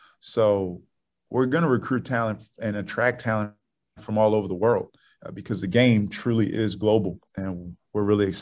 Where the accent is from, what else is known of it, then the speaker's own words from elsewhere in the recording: Baltimore, Maryland, United States; I'm from Baltimore, so I grew up, you know, when Temple and Xavier and Dayton or GW were all in the A-10 going at it